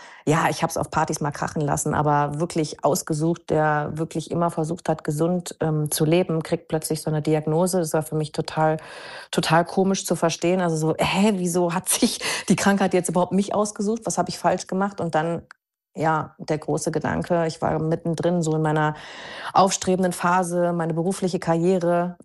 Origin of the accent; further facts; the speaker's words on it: North Rhine-Westphalia, Germany; now in Munich, Germany; Ich habe zu dem Zeitpunkt schon in München gelebt. Ich komme aus NRW, aus der Nähe von Düsseldorf.